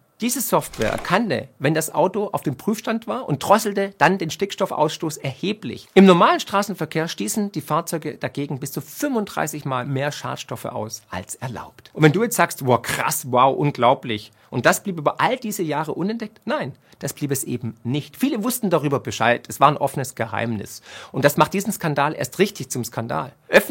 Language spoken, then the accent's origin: German; Baden-Württemberg, Germany; accent: Swabian; ich bin Schwabe. Hier, jetzt aktuell, bin ich in Schondorf, in der Geburtsstadt von Gottlieb Daimler, dem Gründer von Mercedes-Benz.